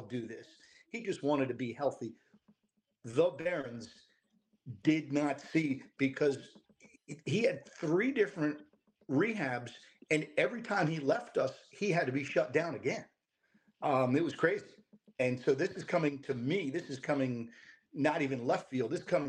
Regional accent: New York, United States; I knew when I was 9 years old, growing up in New York, that's what I wanted to do.

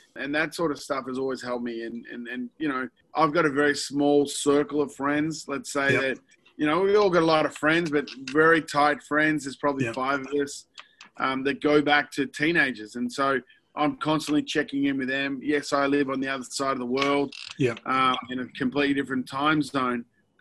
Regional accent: South Africa; born there; I was born in South Africa.

